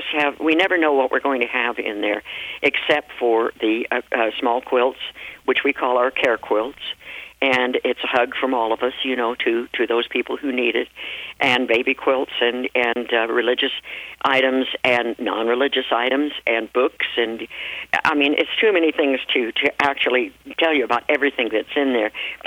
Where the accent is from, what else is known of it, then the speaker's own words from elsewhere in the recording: London, United Kingdom; now in Salt Lake City, United States; my memories as a child in England, because I was raised in England, in London during World War II